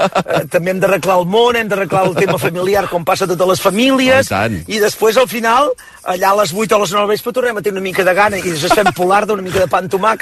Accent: Monistrol de Calders, Catalonia, Spain; born there; nosaltres vam néixer al Monistrol de Calders, un poblet molt petit

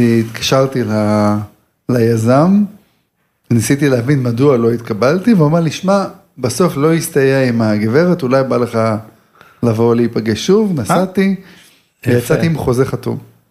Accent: Herzliya, Tel Aviv District, Israel; born there; now in Tel Aviv, Israel; אני בן 56, נולדתי בהרצליה, אני גר היום בתל אביב

